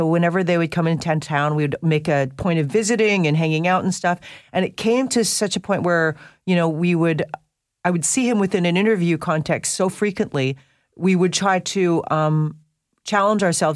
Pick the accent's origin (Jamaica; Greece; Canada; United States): Canada; Vancouver, British Columbia; from early teen times growing up in Vancouver and dressing up as a 10-foot egg noodle … to walk around the streets of Vancouver